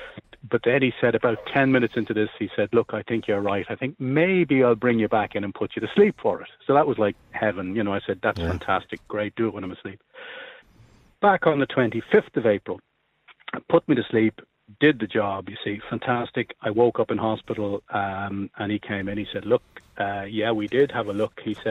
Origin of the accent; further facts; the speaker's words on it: Ireland; And I drank the same as most Irish people, but funnily enough, gave it up more or less in the last couple of years.